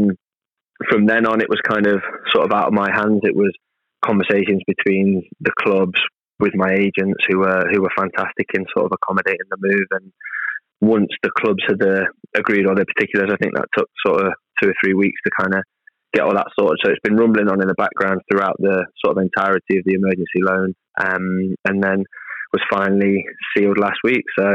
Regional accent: Nottingham, East Midlands, United Kingdom; obviously I'm from Nottingham. I'm a Notts County fan.

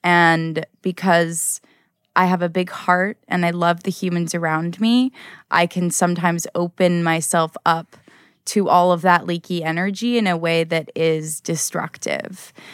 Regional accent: California, United States; And also grew up, born and raised in California, had never heard of it until I was like 20.

